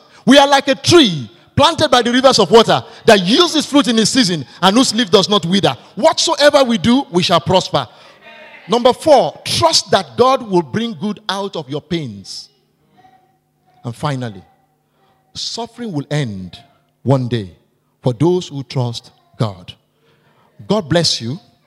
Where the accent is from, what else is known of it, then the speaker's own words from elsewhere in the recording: Ogun, Nigeria; You know, in my family home, they don't recognize me. We come from Ijebu.